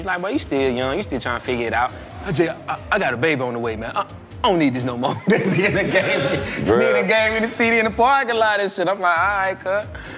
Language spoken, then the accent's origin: English; the South, United States; but I'm from the South, though, so like.